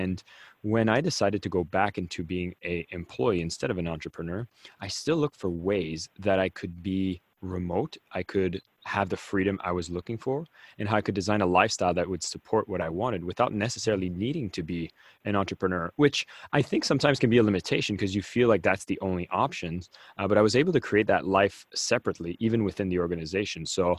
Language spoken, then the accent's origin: English; Canada; I'm originally from Canada